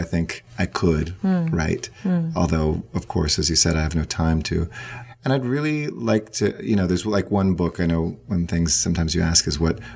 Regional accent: United States; When we grew up in the United States.

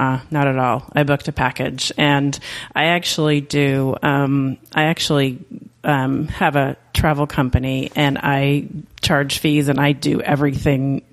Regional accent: Canada; now in San Francisco Bay Area, United States; Sure. I am originally Canadian. I am now happily living in the San Francisco Bay Area

